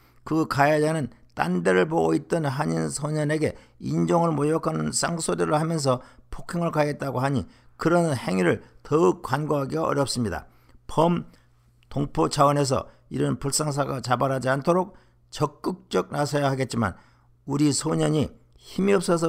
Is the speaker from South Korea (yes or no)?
yes; South Korea; 저는 같은 한국인으로서 울분을 참기 어려움을 경험했습니다